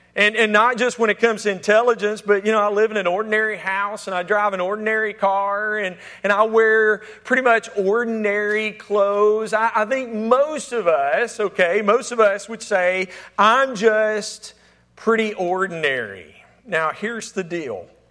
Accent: Alabama, United States; accent: Alabama country accent; now in Florida, United States; Even though I've been living in Florida for 9 years, I'm still carrying around this Alabama country accent.

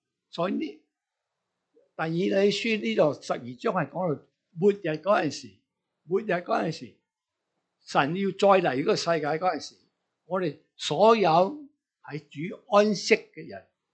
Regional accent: China; 其实呢个思想咧对我哋中国人咧好平常嘅

